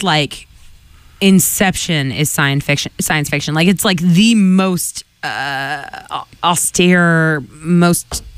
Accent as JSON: {"language": "English", "country": "United Kingdom", "accent": "British", "said": "it doesn't properly convey my British accent."}